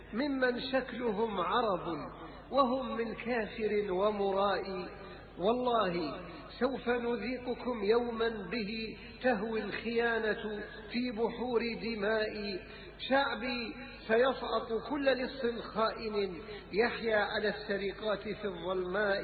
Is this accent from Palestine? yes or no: yes; Palestine; أنت فلسطيني وتحمل تابعية؟ أقول لهم: ليس في الموضوع تناقض، هذا هو الأساس